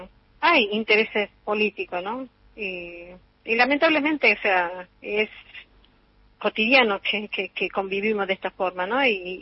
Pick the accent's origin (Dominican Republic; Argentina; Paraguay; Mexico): Argentina